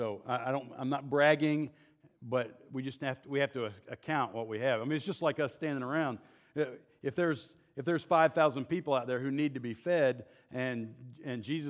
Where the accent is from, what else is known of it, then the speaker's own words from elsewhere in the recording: the South, United States; Now, I would say we're from the South, most of us.